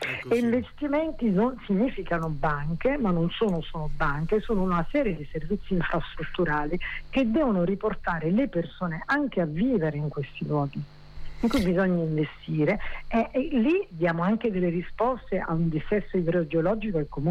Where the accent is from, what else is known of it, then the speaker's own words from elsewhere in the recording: Southern Italy, Italy; io che sono oltretutto meridionale, anche il cognome lo dice, oltre che il mio accento